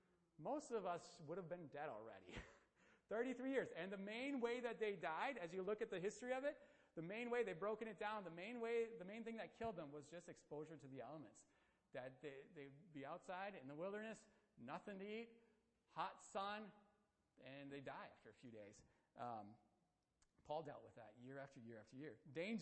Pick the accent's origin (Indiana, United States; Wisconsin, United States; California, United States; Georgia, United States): Wisconsin, United States; yeah, no, we're from Wisconsin. We know cold. We're good. We had our Wisconsin coats.